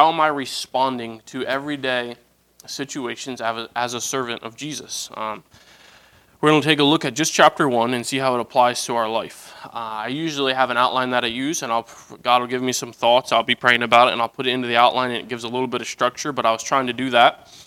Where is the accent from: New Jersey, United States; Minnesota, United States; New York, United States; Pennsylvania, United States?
Pennsylvania, United States; I am from Pennsylvania, and y'all talk a little bit different up here.